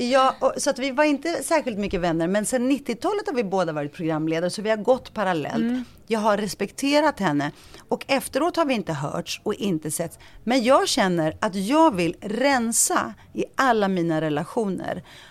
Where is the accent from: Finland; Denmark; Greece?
Greece; Ja, jag är grek. Greker älskar.